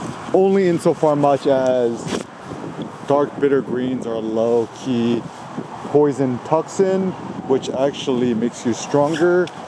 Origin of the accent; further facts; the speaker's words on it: Alameda, California, United States; now in Los Angeles, United States; my parents are from South Korea, they met in the States, I was born in the States.